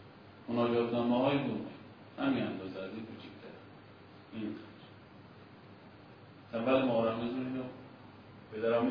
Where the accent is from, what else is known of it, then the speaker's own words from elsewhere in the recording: Mashhad, Razavi Khorasan, Iran; اگه بچه مشهدم صبح میرفتم نان بگیرم